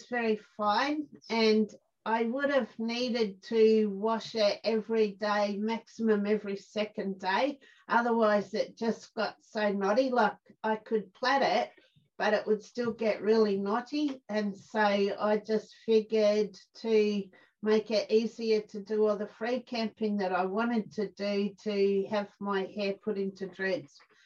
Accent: Victoria, Australia; now in South Australia, Australia; I'm an Aussie girl, and I come from Victoria, so I did go over the border and landed in South Australia.

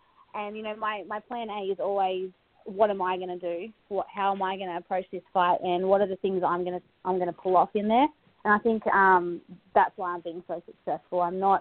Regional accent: Australia; We're Australian. I don't know if you've got the got the vibe that Aussies are just bred tough.

